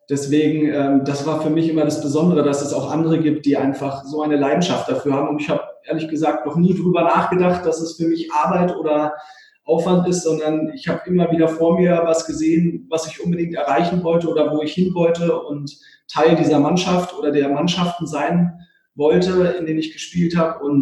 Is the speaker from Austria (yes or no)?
no; Berlin, Germany; hier in meiner Heimatstadt